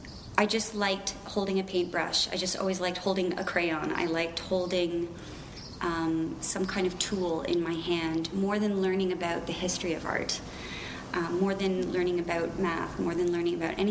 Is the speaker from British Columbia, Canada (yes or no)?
no; Toronto, Ontario, Canada; I am an artist. I was born and raised in Toronto.